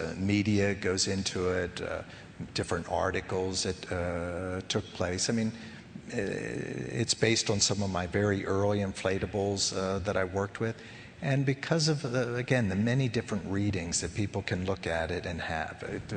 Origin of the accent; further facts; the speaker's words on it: Pennsylvania, United States; Where I grew up in Pennsylvania, you know, different times of the year, people really enjoy celebrating the holidays.